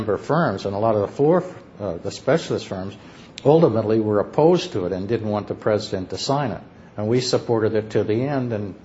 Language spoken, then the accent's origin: English; Midwest, United States; now in New York, United States; I mean, you know, I'm from the Midwest. I had no particular affection for New York as such, right?